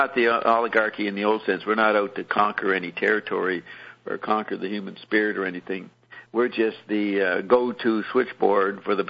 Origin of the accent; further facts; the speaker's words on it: Paris, Île-de-France, France; when I grew up in Paris, and that's in my diaries.